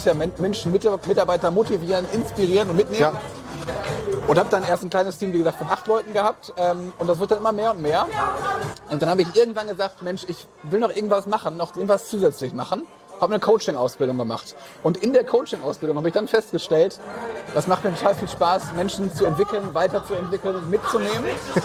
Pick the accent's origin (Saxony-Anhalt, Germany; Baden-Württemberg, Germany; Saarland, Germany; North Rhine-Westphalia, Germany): North Rhine-Westphalia, Germany; Essen; Ich bin dreifacher Familienpapa und bin verheiratet und komme selber auch aus Essen.